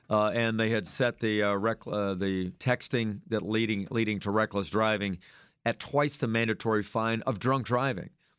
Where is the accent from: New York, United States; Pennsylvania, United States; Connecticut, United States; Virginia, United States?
Virginia, United States; I grew up here in Northern Virginia, Fairfax County. I lived for 21 years in Virginia Beach, raised all my kids in Hampton Roads.